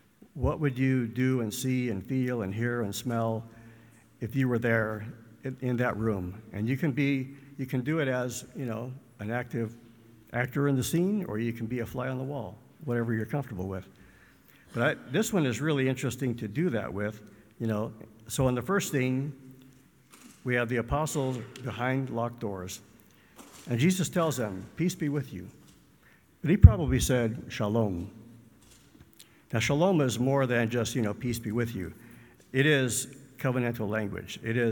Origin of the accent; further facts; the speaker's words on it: Arizona, United States; Now, growing up in Arizona, I'm more likely to be a descendant of a Wild West outlaw